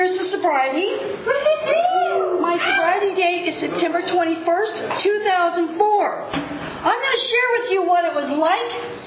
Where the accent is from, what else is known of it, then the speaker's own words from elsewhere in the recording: Visalia, California, United States; I was born and raised in Visalia in 1959. There's four children in my family. I am the youngest.